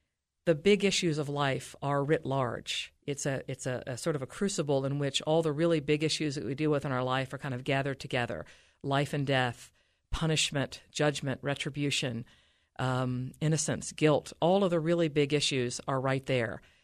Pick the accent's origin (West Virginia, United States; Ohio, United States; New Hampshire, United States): West Virginia, United States; Huntington; Born and raised in Huntington, which a lot of your listeners will know. It's the home of Marshall University, where my father taught mathematics for many years. So West Virginia was very much my home.